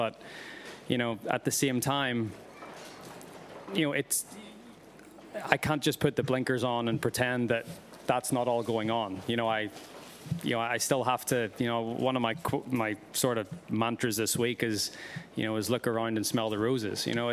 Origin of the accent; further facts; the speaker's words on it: Northern Ireland, United Kingdom; I grew up in a just outside Belfast